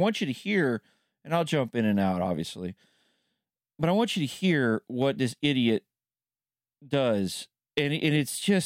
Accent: California, United States; That is Alex Padilla, my home state of California.

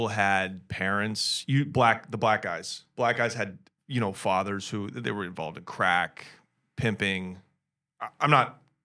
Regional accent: Portland, United States; I grew up in the 80s and the 90s, so it was just like a port city, right? It was a real great place to grow up, very middle class

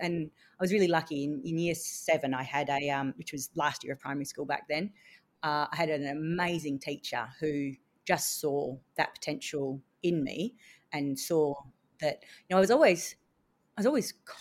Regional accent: Maddington, Western Australia, Australia; But no, I grew up in Maddington, in the foothills. I was, for the first 12 years of my life, with my mum, we were in Holmes West housing.

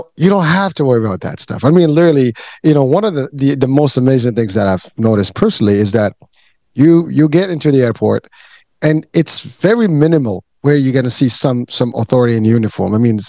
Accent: Morocco; I'm Muslim, so you know, and I come from Morocco.

